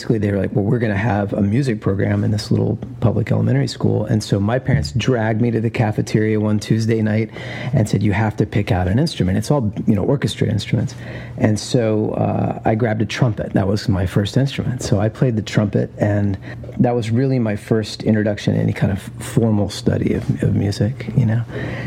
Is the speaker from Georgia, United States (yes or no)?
no; Chattanooga, Tennessee, United States; My dad was an architect who would ultimately be integral to the urban renewal of my hometown of Chattanooga, Tennessee.